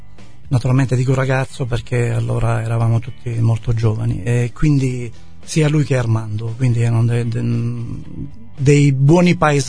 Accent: Moliterno, Basilicata, Italy; E io sono di Moliterno.

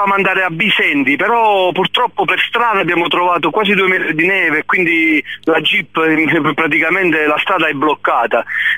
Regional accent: Basilicata, Italy; Pure io sono lucano, sono abituato alla neve

